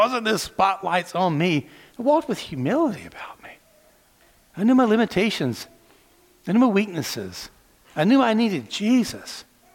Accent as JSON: {"language": "English", "region": "Southeast", "country": "United States", "tie": "born or raised there", "said": "I grew up in the Southeast, so I grew up assuming I was Scotch-Irish."}